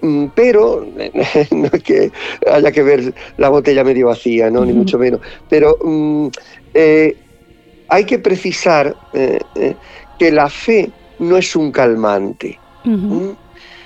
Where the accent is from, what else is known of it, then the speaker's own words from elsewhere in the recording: Málaga, Andalusia, Spain; yo llevo 23 años de sacerdote y en el mundo cofrade en mi ciudad natal, en Málaga, empecé con 7 años